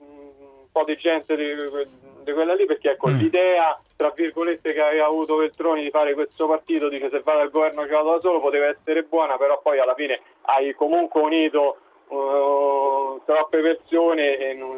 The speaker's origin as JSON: {"language": "Italian", "town": "Rome", "region": "Lazio", "country": "Italy", "said": "Io sono di Roma"}